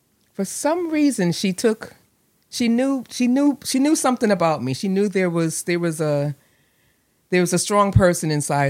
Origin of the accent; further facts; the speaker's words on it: New Haven, Connecticut, United States; So I grew up in New Haven, Connecticut. My earlier years were on Dixwell Avenue, and on a corner of Dixwell and Willis, actually.